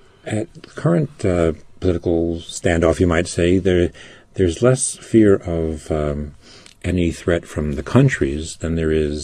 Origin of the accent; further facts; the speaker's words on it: East Coast, United States; And I come from the East Coast, so I have a sense.